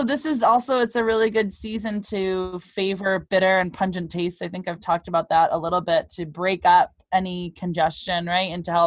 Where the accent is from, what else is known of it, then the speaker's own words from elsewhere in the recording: Michigan, United States; And I'm from Michigan and I love and miss the access to maple syrup.